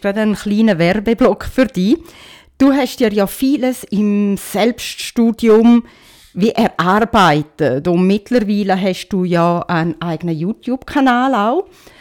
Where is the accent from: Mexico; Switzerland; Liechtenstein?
Switzerland; Weil mir ist bewusst gewesen, dass wir doch ein bisschen andere Rahmenbedingungen bei uns in der Schweiz haben.